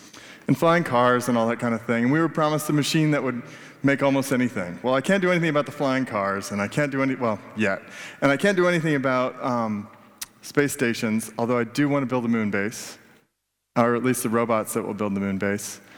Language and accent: English; Brooklyn, New York, United States; So I'm from Brooklyn, and we have a manufacturing facility where we have where we pack and ship MakerBots and send them around the world.